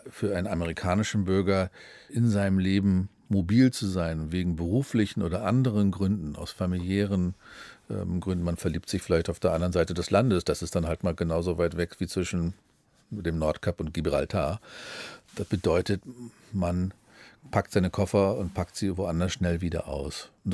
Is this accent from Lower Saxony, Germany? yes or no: yes; Braunschweig, Lower Saxony, Germany; also born or lived in Ostholstein, Schleswig-Holstein; Ich kam aus Braunschweig, da gab es den Harz. Ich bin geboren in Ostholstein, da gibt es den Bungsberg.